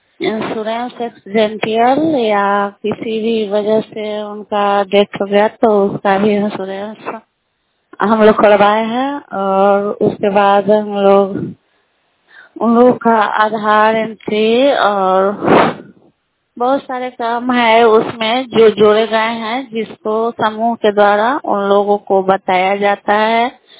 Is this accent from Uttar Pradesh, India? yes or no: no; Lalganj, Bihar, India; मैं लालगंज पोरा मदन सिंह के निवासी हूँ।